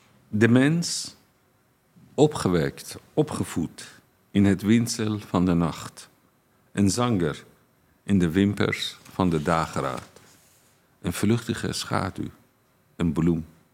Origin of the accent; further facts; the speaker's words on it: Iran; Dutch is a second language; now in Netherlands; ik groeide op in Iran ten tijde van Shah tot 1979. Dus ik was iets van 13 jaar dat de Iraanse revolutie heeft plaatsgevonden.